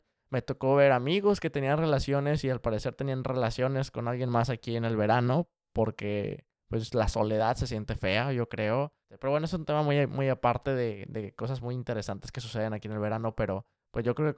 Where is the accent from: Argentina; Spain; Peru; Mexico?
Mexico; now in Seattle, United States; somos mexicanos en Seattle, tenemos el internship de Microsoft.